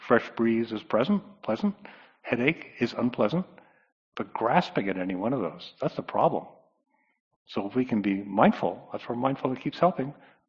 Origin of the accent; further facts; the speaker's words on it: Connecticut, United States; I grew up around sailboats on Long Island Sound in Connecticut Shore. So I grew up sailing a lot